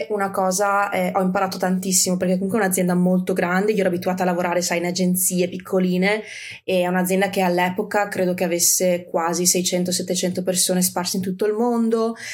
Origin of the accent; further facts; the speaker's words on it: Castelgomberto, Veneto, Italy; io sono cresciuta a Vicenza, in un paesino nella provincia, Castelgomberto, molto piccolino, e poi ho studiato a Padova